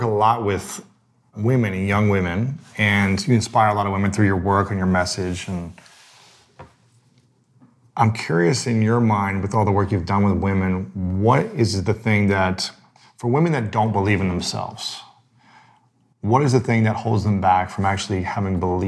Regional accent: Midwest, United States; for the most of the men that I grew up with in the Midwest, and I traveled around, I played sports in a lot of different teams in different states in the Midwest.

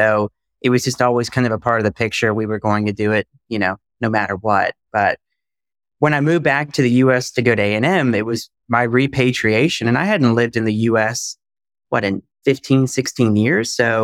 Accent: Texas, United States; also born or lived in Southeast Asia; Oh, I'm from Texas. I'm a Texan. We're Americans.

